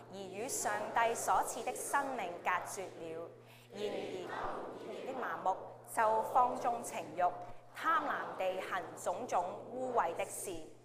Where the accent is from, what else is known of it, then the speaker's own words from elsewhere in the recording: Hong Kong; 我由香港来的，所以都跟大家同声同气。